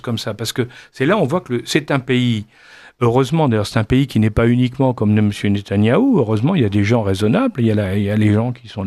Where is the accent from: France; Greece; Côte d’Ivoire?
France; moi, je suis français.